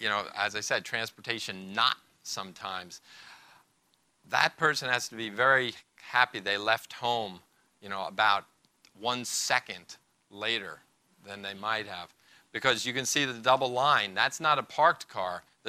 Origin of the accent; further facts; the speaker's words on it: New Jersey, United States; And in Jersey, it's a wonderful state, my home state